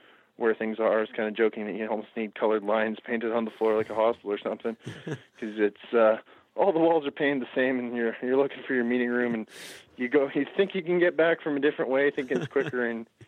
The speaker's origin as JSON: {"language": "English", "town": "Winnipeg", "region": "Manitoba", "country": "Canada", "tie": "born or raised there", "said": "So I got picked by the Winnipeg Blue Bombers, my hometown team, in the 8th pick."}